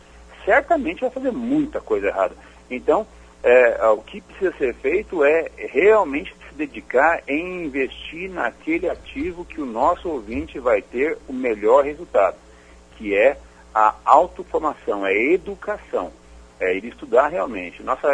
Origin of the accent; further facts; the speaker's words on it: Brazil; E isso é uma coisa que nós temos que aprender realmente ainda como brasileiros